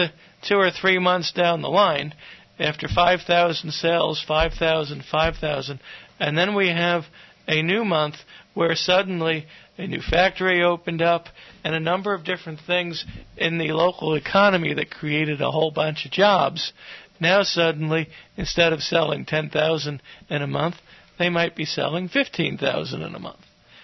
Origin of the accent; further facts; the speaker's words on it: New York, United States; I'm from New York, but there was a guy called Crazy Eddie